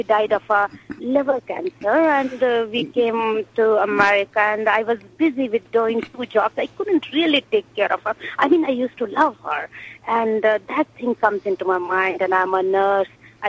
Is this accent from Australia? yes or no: no; India; now in Flushing, United States; from Flushing. I listen to your program regularly, and I'm from India.